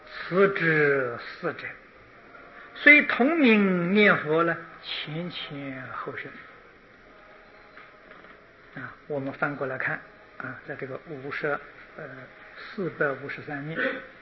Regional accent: China; 这是我们中国人俗话常讲啊，千江有水千江月。

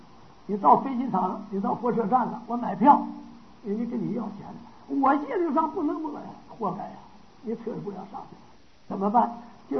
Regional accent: China; 我们中国人呢就差不多穿黄的

